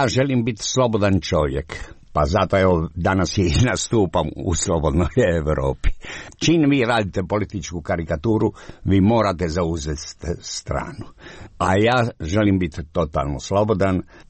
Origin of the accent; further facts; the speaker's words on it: Dalmatia, Croatia; Ja sam rekao da sam iz Jugoslavije, iz Dalmacije.